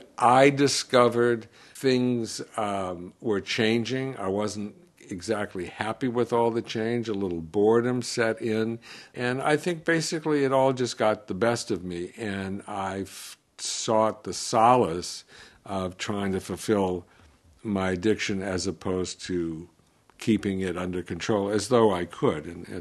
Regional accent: New York, United States; Growing up in New York, right in the middle of all of that, both the cultural and the musical and the social phenomenon in the 60s

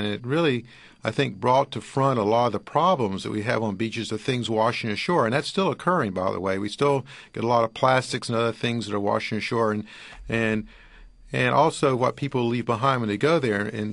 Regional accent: the Carolinas, United States; I must say I had a little bit of a prejudice, I guess, early on since I grew up in Carolina and worked mostly on the saltwater coast.

